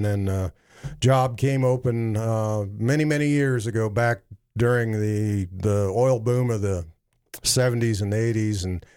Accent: Wyoming, United States; also born or lived in Sheridan; I was born in Sheridan, actually, but my family was in oil, and so we moved a lot. My father was a geologist, and so we lived all over Wyoming, as I say, the Intermountain West, overseas.

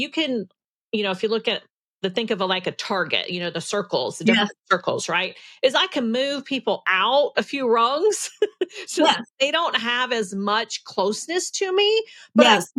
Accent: Virginia, United States; also born or lived in North Carolina / Tennessee; You know, what you may not realize is I grew up in Virginia, North Carolina, and Tennessee.

